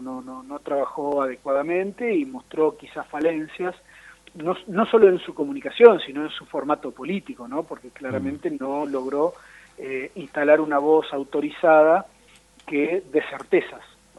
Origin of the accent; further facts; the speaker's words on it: Argentina; todos los porteños son argentinos, pero no todos los argentinos somos porteños